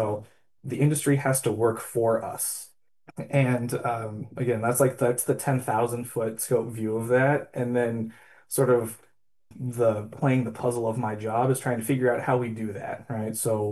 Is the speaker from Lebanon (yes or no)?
no; Sitka, Alaska, United States; I grew up there in Sitka. I moved there when I was a kid, and all my formative years were there.